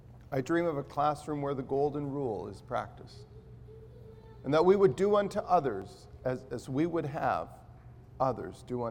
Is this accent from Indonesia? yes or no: no; Guatemala; I grew up in Guatemala